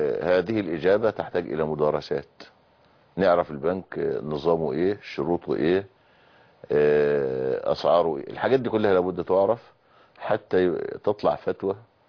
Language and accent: Arabic; Egypt; معظم الاراضي عندنا في مصر